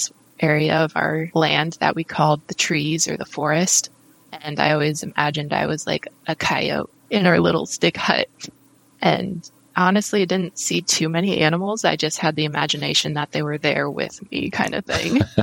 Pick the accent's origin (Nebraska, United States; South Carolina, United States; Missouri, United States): Nebraska, United States; it was in the midst of a bunch of cornfields and stuff because I grew up in Nebraska.